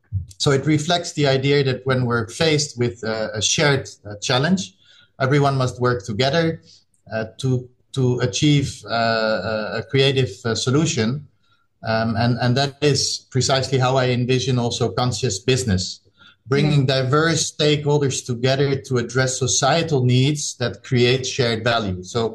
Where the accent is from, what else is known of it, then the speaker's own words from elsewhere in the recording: Netherlands; English is a second language; I grew up in Holland in a polder, and so where my parents still live there. So that's our house is 10 meters below sea level.